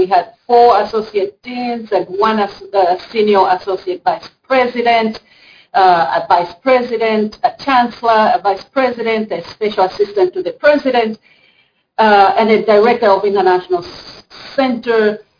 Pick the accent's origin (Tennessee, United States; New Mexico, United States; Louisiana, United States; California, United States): Louisiana, United States; Some of you might know that Louisiana, I'm from Louisiana, Louisiana State University, has long historical ties with France.